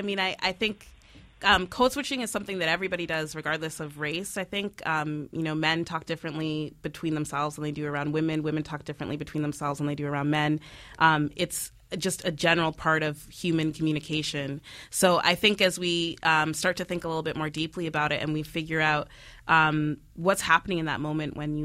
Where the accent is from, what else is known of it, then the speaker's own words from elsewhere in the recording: Boston, Massachusetts, United States; I'm from Boston. I am a fourth generation Black New Englander.